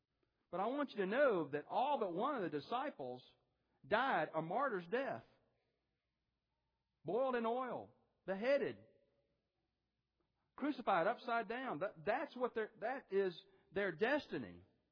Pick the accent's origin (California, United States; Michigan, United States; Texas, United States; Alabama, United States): Alabama, United States; Birmingham; when I was growing up in Birmingham, Alabama, if you wanted to go to the beach, if you wanted to see waves, you basically had three options